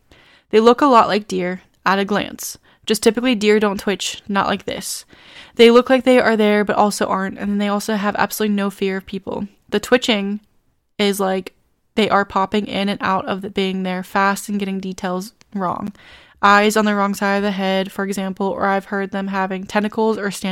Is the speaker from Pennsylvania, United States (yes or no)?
no; Maryland, United States; I grew up there in Western Maryland in the Appalachian Mountains.